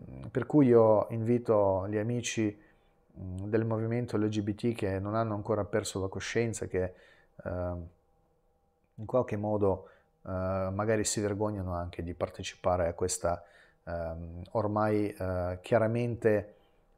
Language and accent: Italian; Milan, Lombardy, Italy; moved away as an adult; da milanese che da molti anni ha vissuto a Milano, io mi reputo milanese, lì ho comprato la mia casa